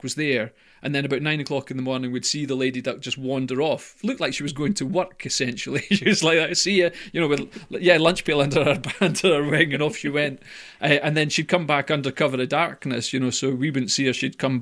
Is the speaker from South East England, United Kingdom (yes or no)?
no; Scotland, United Kingdom; well, because I'm Scottish and cheap, I wouldn't spend money on anything.